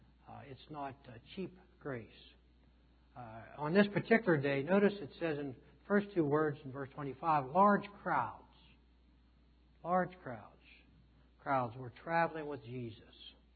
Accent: Frostburg, Maryland, United States; in Frostburg, Maryland, my hometown.

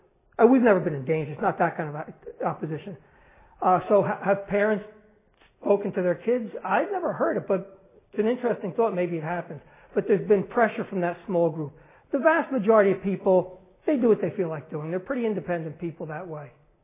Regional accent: New Jersey, United States; But I'm from New Jersey. There are things that are New Jersey stuff that aren't for you guys.

